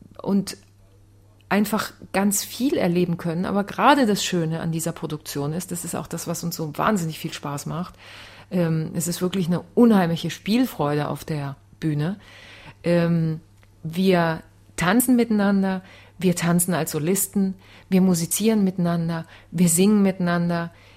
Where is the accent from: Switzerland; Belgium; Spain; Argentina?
Argentina; German is a second language; Denn man muss sich vorstellen, wir sind Argentinier, wir sind Künstler und wir müssen einfach alle alles können.